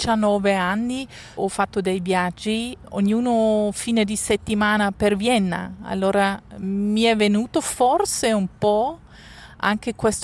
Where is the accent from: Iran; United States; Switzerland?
Switzerland; Aargau; Io sono cresciuta in Argovia, sempre vicino da Baden. Abbiamo cambiato tanto il luogo dove abbiamo vissuti perché mio padre lavorava per un'assicurazione e doveva cambiare tanto.